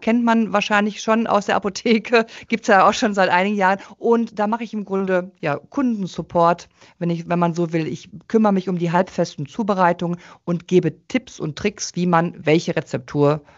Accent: North Rhine-Westphalia, Germany; moved away as an adult; now in Koblenz, Germany; Ich bin nämlich eigentlich aus dem Ruhrpott. Ja, und bin dann 1997 aus dem Ruhrgebiet weggezogen in den Koblenzer Raum, in dem ich jetzt immer noch heimisch bin und mich auch sehr wohl fühle.

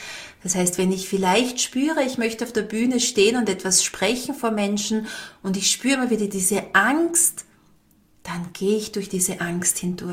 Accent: Styria, Austria; Heißt bei uns in der Steiermark auch so.

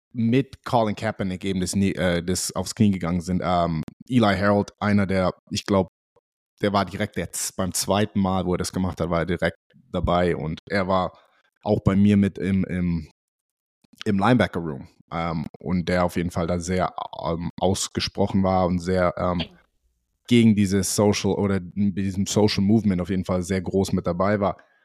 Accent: Germany; Ich für mich persönlich, muss ich ganz ehrlich sein, ich habe mich da als Deutscher, ich habe mich so gefühlt

